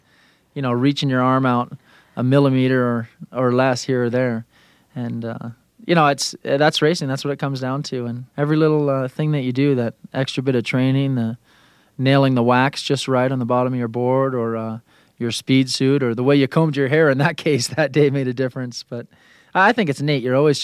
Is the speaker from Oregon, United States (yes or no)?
yes; Bend, Oregon, United States; also born or lived in Vail, Colorado; I was born in Colorado, in Vail, Colorado, but grew up in Bend, Oregon, and was an avid skateboarder in elementary and junior high.